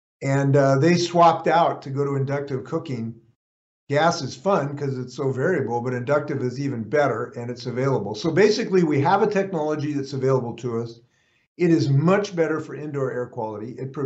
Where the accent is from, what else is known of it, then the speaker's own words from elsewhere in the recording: Washington, United States; I live on a little island just west of Seattle, and I see the effects in my hometown.